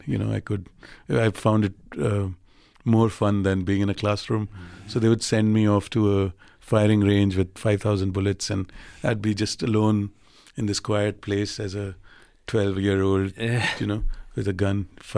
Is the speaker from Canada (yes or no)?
no; Surat, Gujarat, India; On the west coast of India is where I grew up, I suppose, in a city called Surat first. I was born in Ahmedabad and I grew up in Surat, which is a small textile hub and diamond hub.